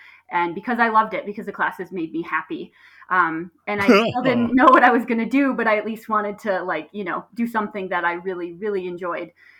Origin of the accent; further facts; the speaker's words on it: Lake Crystal, Minnesota, United States; Growing up in Lake Crystal, I wasn't ready for like the U or anything like that. I didn't want to jump into something that big.